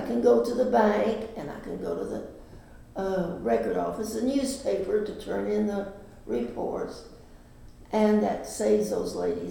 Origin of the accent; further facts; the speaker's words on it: Fort Worth, Texas, United States; I came from Fort Worth, Texas, and I never canned anything. Nobody in my area canned food.